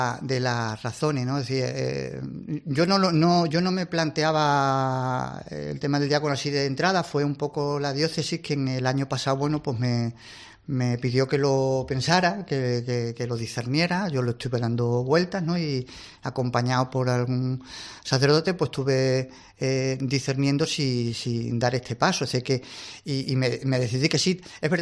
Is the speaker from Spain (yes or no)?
yes; Almendralejo, Extremadura, Spain; También en Almendralejo, ¿no? De donde yo soy, donde yo vivo y resido, ¿no?